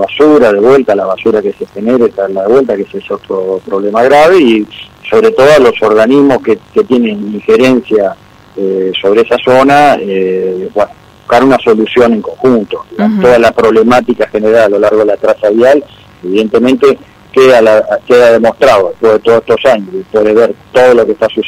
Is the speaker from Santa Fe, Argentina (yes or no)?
yes; Santa Fe, Argentina; en su gran mayoría somos todos santafesinos y rosarinos.